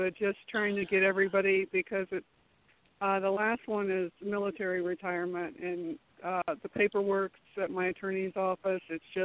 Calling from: Florida, United States; from Florida.

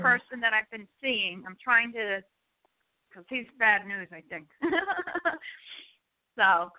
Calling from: New Jersey, United States; I'm from New Jersey.

